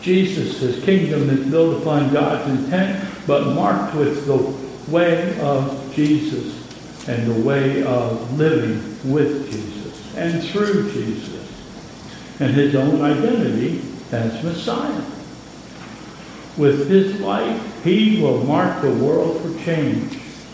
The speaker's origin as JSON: {"language": "English", "region": "Pennsylvania", "country": "United States", "said": "I'm originally from Pennsylvania, and Pennsylvania is known as the Keystone State."}